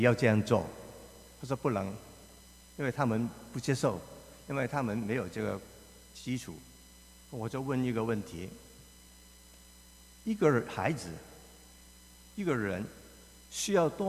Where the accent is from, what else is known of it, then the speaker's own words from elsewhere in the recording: Hong Kong; also born or lived in China / Taiwan; 我是婴儿潮的第一代，最早那一批的人。我在中国出生，2岁就去了香港，然后在香港长大，然后在台湾读书